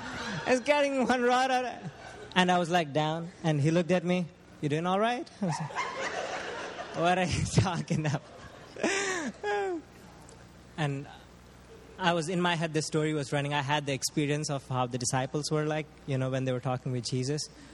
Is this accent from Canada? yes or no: no; India; In India, fishing is a livelihood.